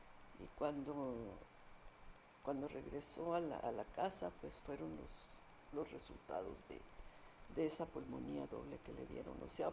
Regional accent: Chihuahua, Mexico; born there; Bueno, yo nací en Chihuahua, el 25 de diciembre de 1936.

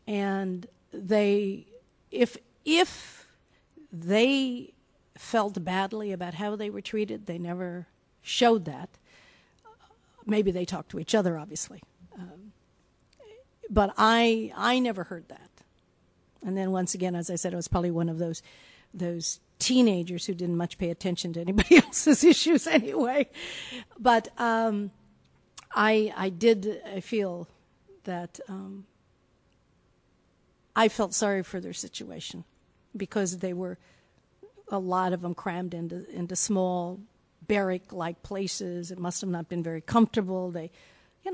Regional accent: Salinas, California, United States; I used to describe the town as saying when I was growing up in Salinas, it was kind of this dichotomy.

